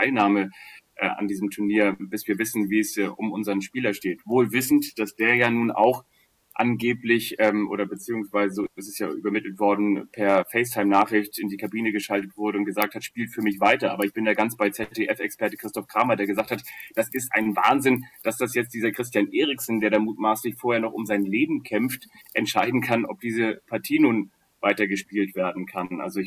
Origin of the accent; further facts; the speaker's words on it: Kiel, Schleswig-Holstein, Germany; Also ich komme ja ursprünglich aus Kiel